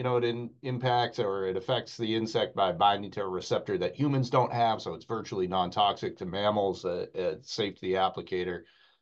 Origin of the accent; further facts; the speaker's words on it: Maine, United States; My home state of Maine has moved to a ban.